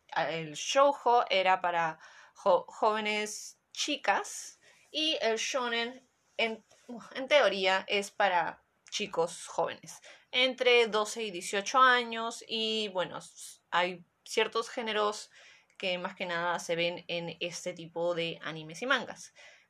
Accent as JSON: {"language": "Spanish", "country": "Peru", "tie": "born or raised there", "said": "yo crecí en Perú en los 90s"}